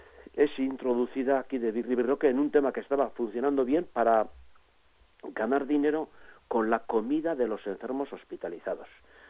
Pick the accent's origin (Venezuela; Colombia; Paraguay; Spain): Spain; Leitza, Navarre; En Leiza, que es mi pueblo natal, se han repartido tres licencias, y en Pamplona, dos.